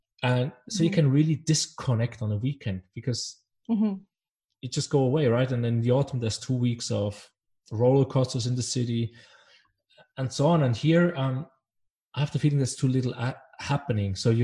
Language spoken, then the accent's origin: English; Basel, Basel-Stadt, Switzerland; now in Denmark; And I come from Basel, where we have, I don't know, 50, 60 museums.